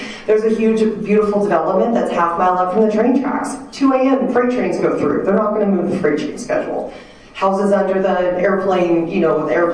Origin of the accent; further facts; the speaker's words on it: Tehachapi, California, United States; I was born and raised in Tehachapi, left after high school. My husband and I both were graduates in 97. After college and graduate school, we chose to move back.